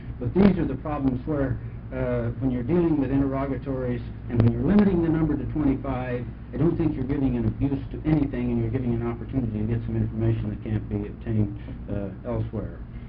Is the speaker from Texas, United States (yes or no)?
no; Portland, Oregon, United States; I'm an attorney from Portland, Oregon, a member of the Oregon State Bar, testifying for the Oregon State Bar.